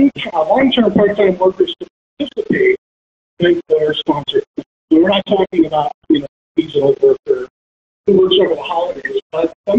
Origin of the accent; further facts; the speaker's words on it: Connecticut, United States; Number nine, pays homage to my hometown, the insurance capital of the world, Connecticut.